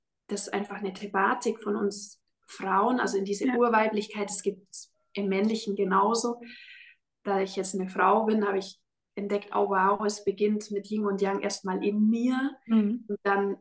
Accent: Bavaria, Germany; im Allgäu, also da wo ich aufgewachsen bin

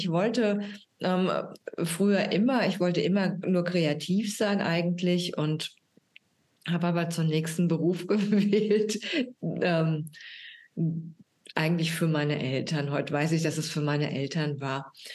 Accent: Frankfurt, Hesse, Germany; born there; Also auch örtlich in Frankfurt am Main, wo ich geboren bin.

